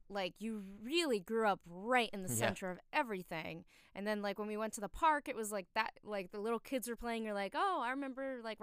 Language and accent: English; East Greenbush, New York, United States; also born or lived in Troy; I was born in Troy, New York, but raised in East Greenbush, New York.